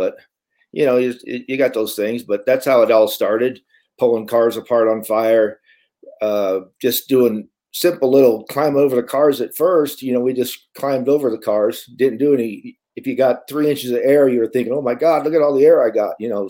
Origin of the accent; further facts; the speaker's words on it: Arizona, United States; You know, growing up in Arizona, there's always good places to go four-wheeling and do stuff.